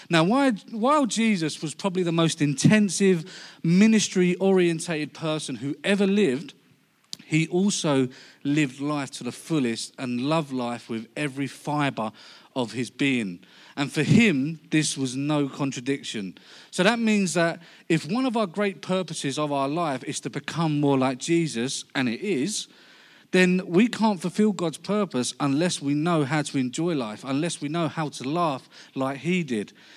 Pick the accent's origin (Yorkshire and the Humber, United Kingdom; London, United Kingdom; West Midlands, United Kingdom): London, United Kingdom; accent: Cockney; so I'm not from Liverpool, but I do love the culture and the fashion, as you can see. But no, I'm from London. I'm a Cockney, grew up in London.